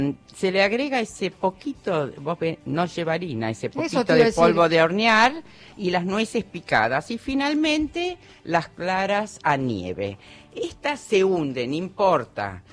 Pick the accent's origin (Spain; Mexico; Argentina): Argentina; Villa Ballester, Buenos Aires Province; Yo me crié en Villa Ballester.